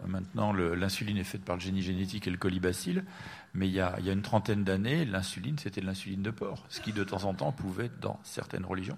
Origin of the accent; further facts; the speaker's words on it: England, United Kingdom; l'Angleterre, qui est mon pays d'origine